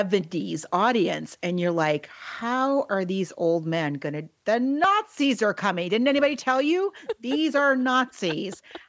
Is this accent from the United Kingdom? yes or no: yes; United Kingdom; There's like a will they, won't they get together, but we're British, so we can't ever say that we feel things for each other.